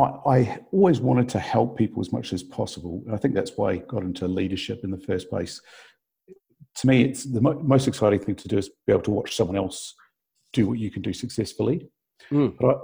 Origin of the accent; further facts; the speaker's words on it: New Zealand; now in London, United Kingdom; Yeah, I suppose it all started growing up in New Zealand.